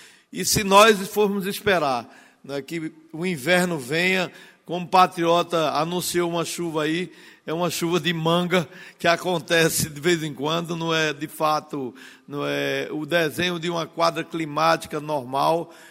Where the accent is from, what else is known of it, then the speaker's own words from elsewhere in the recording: Northeast Region, Brazil; Como ex-prefeito, como nordestino, a preocupação é enorme com o homem do campo